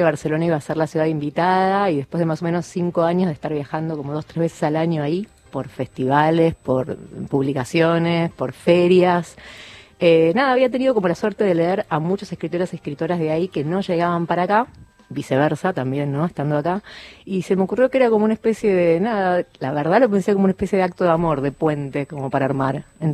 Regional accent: Argentina; Yo soy argentina.

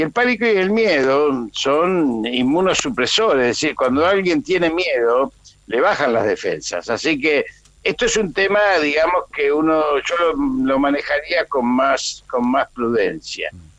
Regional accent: Argentina; como argentinos

